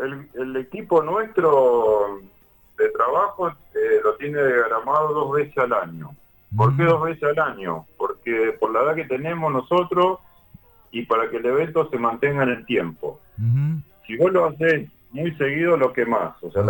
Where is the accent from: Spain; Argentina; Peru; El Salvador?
Argentina; Los Cardos, Santa Fe; born there; yo en realidad soy nacido en Los Cardos, provincia de Santa Fe.